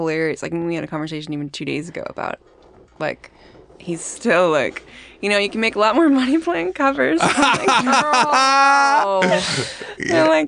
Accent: Long Island, New York, United States; I grew up in Long Island, yeah.

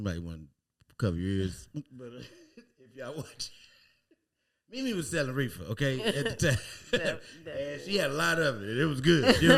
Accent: Chicago, Illinois, United States; We're both from Chicago.

